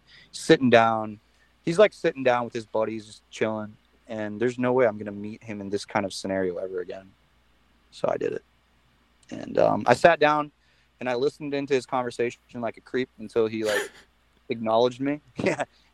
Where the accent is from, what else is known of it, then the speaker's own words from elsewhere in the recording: Florida, United States; now in Nashville, United States; Well, you know, I'm from Florida.